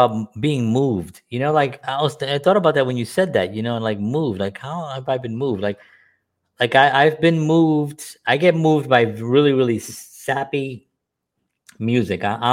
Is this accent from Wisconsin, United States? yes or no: no; Bronx, New York, United States; Obviously, I'm growing up in the South Bronx.